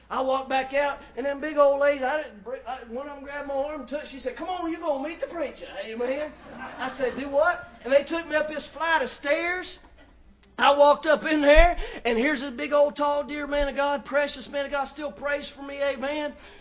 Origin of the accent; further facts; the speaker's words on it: Kentucky, United States; We grew up out there in Kentucky, and a lot of them old back roads.